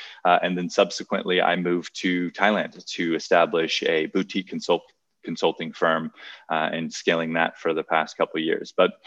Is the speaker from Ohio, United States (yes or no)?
no; Hawaii, United States; So I grew up in Hawaii. Hawaii is a beautiful place, but it's also a very substance-rich environment.